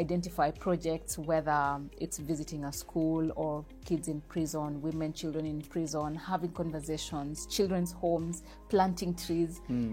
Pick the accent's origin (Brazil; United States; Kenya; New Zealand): Kenya; Western; now in Nairobi, Kenya; I come from Bungoma County.